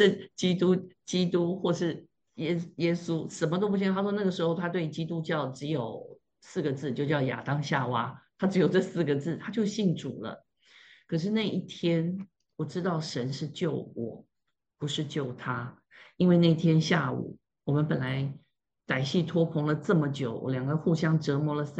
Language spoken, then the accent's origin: Chinese; Taiwan; 我们台湾人说就会喵